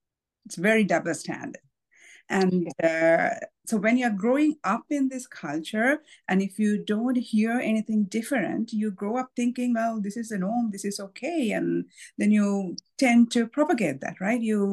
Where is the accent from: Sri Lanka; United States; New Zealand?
Sri Lanka; moved away as an adult; now in Canada; I'm in a multicultural or multiracial family. I was born and brought up in Sri Lanka, and I moved to Canada in 2004.